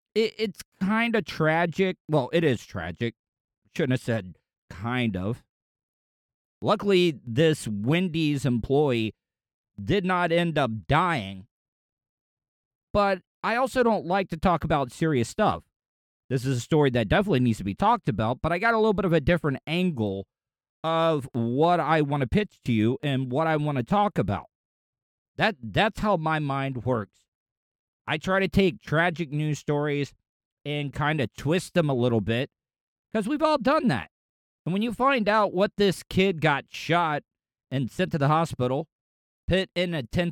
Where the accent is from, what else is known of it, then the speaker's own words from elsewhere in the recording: DeLeon Springs, Florida, United States; I grew up in DeLeon Springs, but I had to go to school in Pearson because we didn't have a high school in DeLeon Springs.